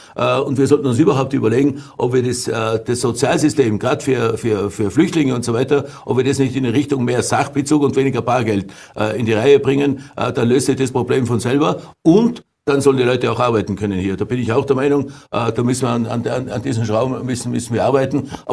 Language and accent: German; Tyrol, Austria; da muss man stolz sein als Tiroler.